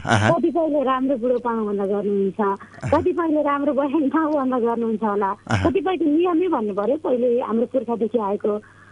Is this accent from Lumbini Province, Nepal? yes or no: yes; Gulmi, Lumbini Province, Nepal; now in Kathmandu, Nepal; फेरि म टोल काठमाडौँ छु, मेरो घर चाहिँ गुल्मी होइन, बाबा मम्मी याद आउँछ